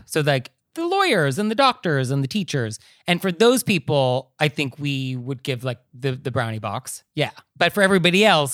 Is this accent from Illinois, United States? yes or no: no; California, United States; And so for me, growing up in Marin County, like I did, the idea of circumambulation was like just a normal thing growing up.